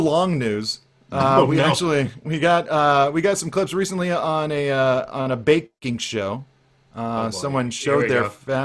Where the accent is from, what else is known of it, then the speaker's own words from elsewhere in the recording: San Diego, California, United States; It represents all aspects of my strange existence, including growing up in San Diego suburbia as a disaffected teenage skateboarder.